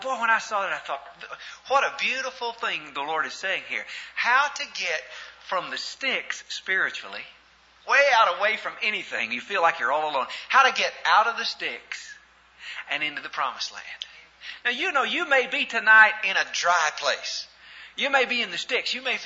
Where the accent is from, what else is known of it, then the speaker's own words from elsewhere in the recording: Pangburn, Arkansas, United States; Now, I am from Arkansas, and I was raised outside of Pangburn, Arkansas. I was born in Pangburn, Arkansas, raised outside of Pangburn, Arkansas, graduated from Searcy, Arkansas